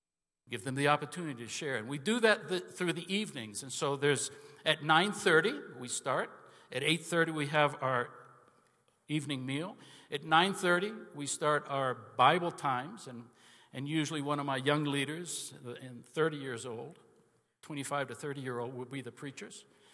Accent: Panama; also born or lived in Cuba / United States / Spain; Do you want to hear that I was born in Cuba? Do you want to hear that I was raised in Panama? Do you want to hear that I was educated in the United States? Then I went to Spain.

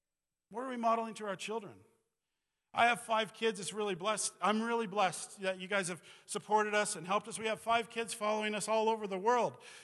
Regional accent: Pagosa Springs, Colorado, United States; It's not, I'm from Pagosa. I grew up here. I didn't know a whole lot of stuff.

